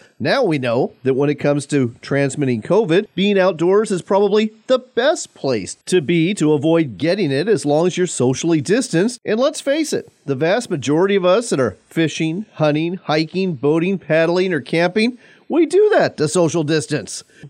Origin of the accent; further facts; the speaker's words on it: Washington, United States; Heck, my home state of Washington went a big step further